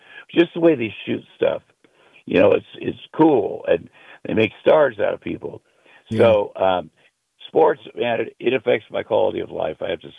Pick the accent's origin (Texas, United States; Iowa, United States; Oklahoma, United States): Iowa, United States; Ottumwa; I'm from Ottumwa, Iowa, small farm town. I grew up on a farm